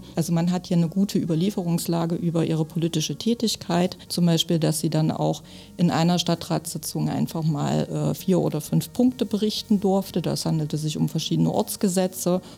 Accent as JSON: {"language": "German", "town": "Gotha", "region": "Thuringia", "country": "Germany", "tie": "born or raised there", "said": "Wenn ich es jetzt mit Gotha, meiner Heimatstadt, vergleiche, auf jeden Fall viel besser."}